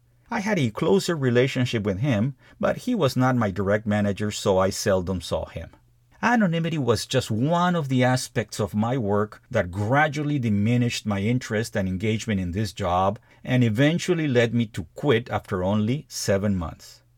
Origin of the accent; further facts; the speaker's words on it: Peru; my desire to return to my home country of Peru.